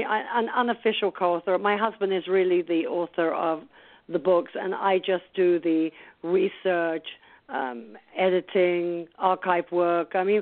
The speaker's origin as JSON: {"language": "English", "region": "London", "country": "United Kingdom", "tie": "born or raised there", "said": "I'm British, obviously, and I was brought up in London as a conservative Jew."}